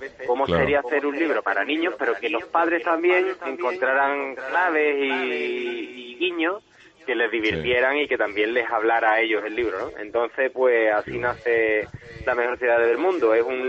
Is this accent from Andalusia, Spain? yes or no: yes; Seville, Andalusia, Spain; now in Madrid, Spain; yo aquí quieren que yo sea un madrileño que nació en Sevilla y yo sigo siendo un sevillano que vive en Madrid.